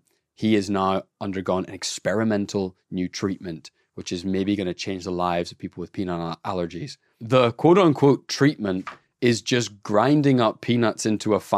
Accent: Melbourne, Victoria, Australia; I'm born and raised in Melbourne. Born and raised.

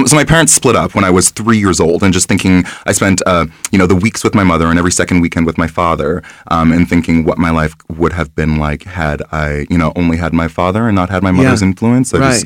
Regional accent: Alberta, Canada; I grew up in Alberta. So it's what they refer to as the Texas of the North. It's a province that's it's quite far west. It's right next to British Columbia, right above Montana.

